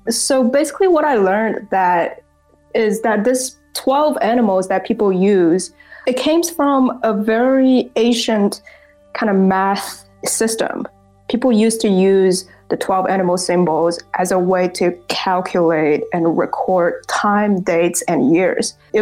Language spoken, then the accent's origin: English; Shanghai, China; because I grew up in Shanghai